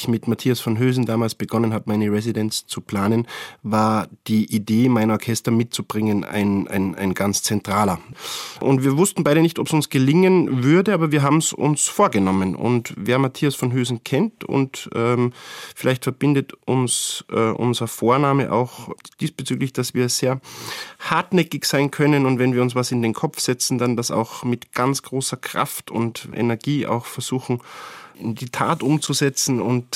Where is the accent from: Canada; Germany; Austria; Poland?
Austria; Bei uns in Österreich, dann stehen wir zu dritt am Stockerl.